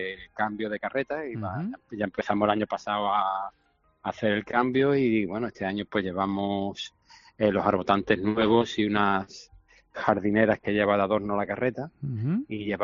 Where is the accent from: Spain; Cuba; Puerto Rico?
Spain; Torremolinos, Andalusia; aunque yo sea el hermano mayor de Fuengirola, yo soy de Torremolinos.